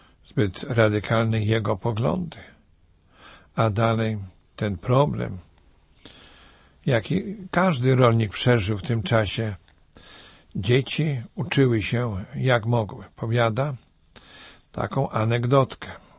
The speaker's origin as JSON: {"language": "Polish", "region": "Greater Poland Voivodeship", "country": "Poland", "said": "Ja natomiast pochodzę z powiatu gnieźnieńskiego, a więc odległości nie są dalekie."}